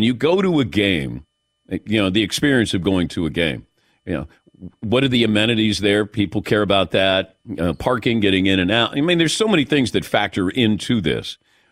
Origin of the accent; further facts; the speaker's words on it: Cincinnati, Ohio, United States; But I never understood this because I grew up in Cincinnati and they would give out tickets